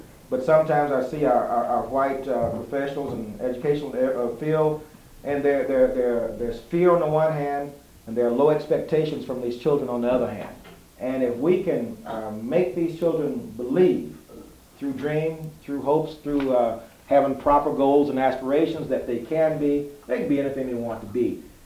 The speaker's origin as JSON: {"language": "English", "country": "United States", "tie": "born there", "said": "I'm an American, I was born here."}